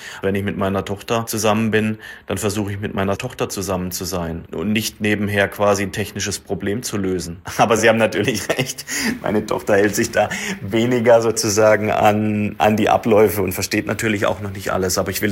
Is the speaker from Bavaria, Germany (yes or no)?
no; Neckarsulm, Baden-Württemberg, Germany; Ich bin wieder zurückgekommen in meine Heimat, wo meine Karriere hier vor über 20 Jahren gestartet hat bei Audi in Neckarsulm.